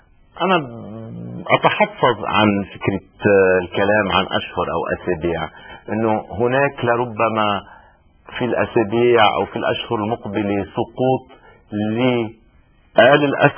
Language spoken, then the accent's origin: Arabic; Lebanon; وانا بتقديري هذا الشيء اللي نحن كلبنانيين كمان لازم نبلش نفكر فيه